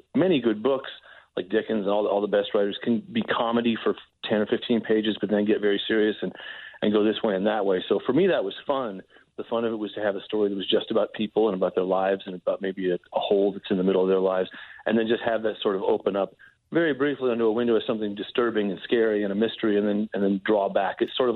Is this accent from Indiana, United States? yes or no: yes; Indiana, United States; also born or lived in California; I was in California, but I knew that I was from Indiana. And then we started moving around a lot when I was five.